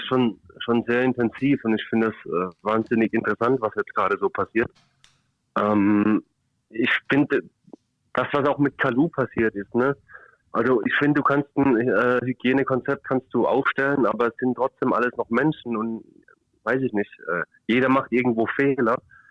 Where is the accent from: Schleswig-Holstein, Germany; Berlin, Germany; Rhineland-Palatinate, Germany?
Schleswig-Holstein, Germany; Kiel; Ich als Kieler darf da sowieso nicht drüber reden.